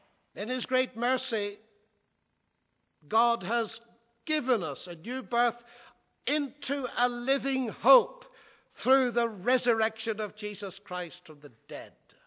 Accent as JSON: {"language": "English", "country": "Ireland", "lives_now": "United Kingdom", "said": "I am Irish myself, you see."}